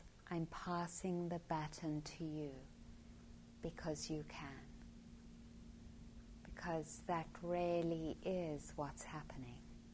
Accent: South Africa; born there; also born or lived in Kenya; So I was born in South Africa, and living in apartheid, those were conditions that made it more difficult to practice.

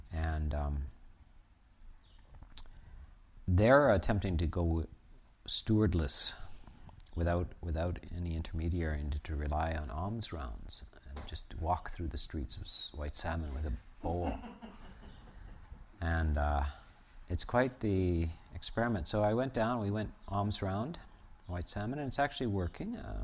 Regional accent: New Westminster, British Columbia, Canada; born there; I was in the Royal Columbian Hospital in Westminster, and so was I.

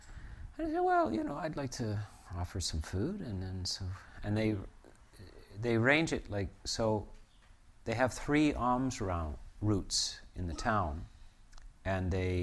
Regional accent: New Westminster, British Columbia, Canada; born there; I was in the Royal Columbian Hospital in Westminster, and so was I.

